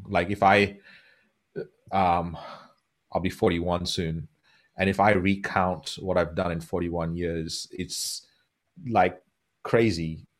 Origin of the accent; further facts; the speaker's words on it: India; first language English; now in Australia; I'm half Indian, half Portuguese. So there's a Indian background. I grew up in India. Indian accents aren't the most prettiest accents on the planet